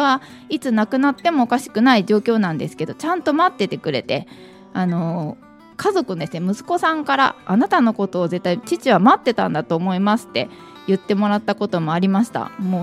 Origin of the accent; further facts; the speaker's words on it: Hyogo, Japan; 私はですね、兵庫県出身で今42歳です。小学校1年生と3年生の息子たちの子育て中で、夫と金魚の4人と1匹で、暮らしております。